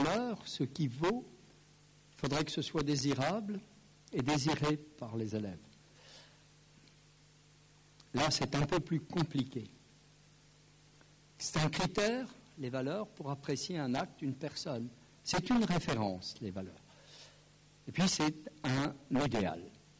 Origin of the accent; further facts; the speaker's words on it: Grand Est, France; je suis alsacien. C'est-à-dire que j'ai été formé, et j'ai exercé mon métier de prof d'histoire, dans une partie de la République qui n'est pas laïque.